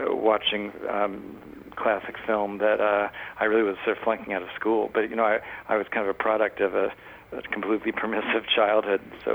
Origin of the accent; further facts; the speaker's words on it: New York City, New York, United States; You know, growing up in New York City, if you're stage struck, is fantastic.